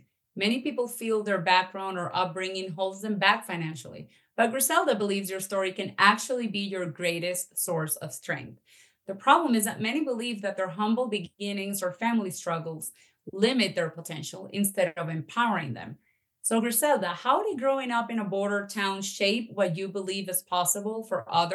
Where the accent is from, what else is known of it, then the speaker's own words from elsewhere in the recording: Venezuela; moved away; I'm from Venezuela, and my country is going through a lot of stuff.